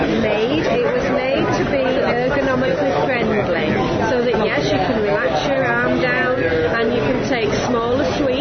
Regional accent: north, United Kingdom; We're from the United Kingdom, and we're from the north of the United Kingdom.

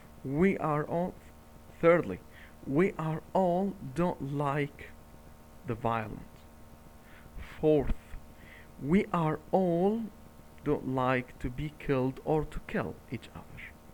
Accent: Cairo, Cairo Governorate, Egypt; first language Arabic; English is a second language; I'm not either American or British citizen. I am Egyptian. I'm living in Cairo. And my native language is Arabic.

